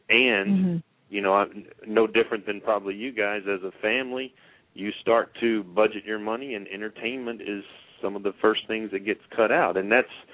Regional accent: Louisiana, United States; And trust me, growing up in Louisiana, having late post, it's not easy as a horseman

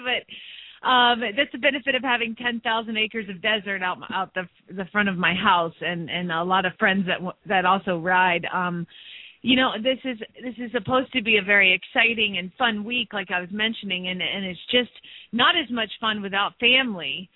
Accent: Phoenix, Arizona, United States; from Phoenix, Arizona

